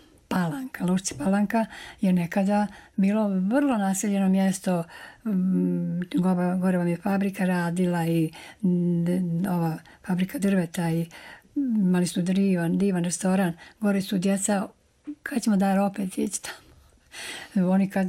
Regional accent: Sanski Most, Republika Srpska, Bosnia & Herzegovina; now in Banja Luka, Bosnia and Herzegovina; obzirom da sam došla iz Sanskog mosta u Banja Luku

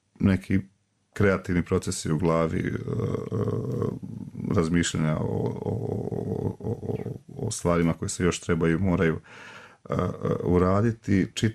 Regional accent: Bjelovar, Bjelovar-Bilogora County, Croatia; moved away; uvijek sam Bjelovar doživljavao u stvari kao nešto, kao mjesto gdje ja pripadam jer sam tamo rođen.

